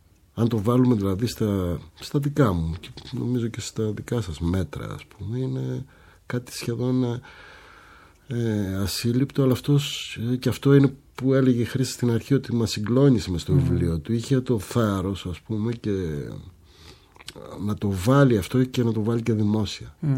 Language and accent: Greek; France; Greek is a second language; now in Greece; είμαι Γάλλος με γερμανική καταγωγή που ζει στην Ελλάδα